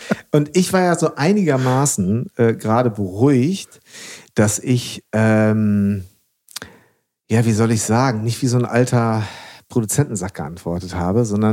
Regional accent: Münster, North Rhine-Westphalia, Germany; in meiner Heimatstadt in Münster.

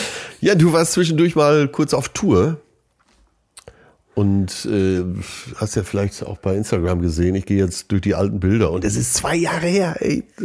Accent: North Rhine-Westphalia, Germany; Ja, ich komme aus Westfalen.

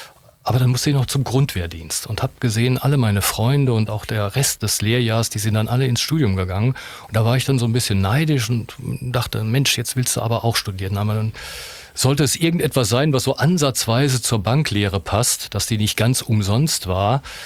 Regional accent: Tübingen, Baden-Württemberg, Germany; born there; Ich bin, wie gesagt, in Tübingen geboren, habe da aber nie gelebt.

